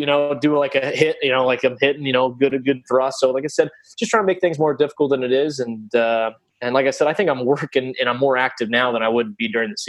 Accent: Ohio, United States; You know, I grew up in Ohio, no money to be able to play hockey.

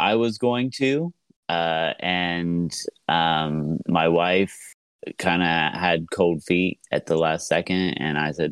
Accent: Ohio, United States; I am from Southeast Ohio, which is a very rural area.

